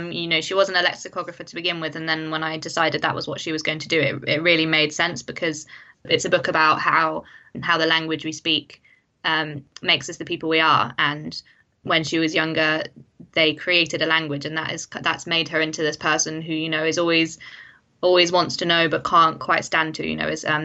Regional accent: East of England, United Kingdom; I grew up around the Fens, which is this sort of strange landscape which was drained to become farmland.

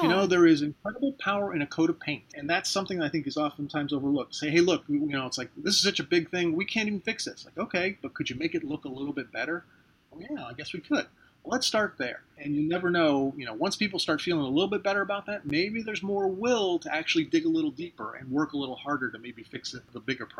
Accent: St. Petersburg, Florida, United States; Of course, I love my hometown. I live in St. Petersburg, Florida. It's a beautiful city.

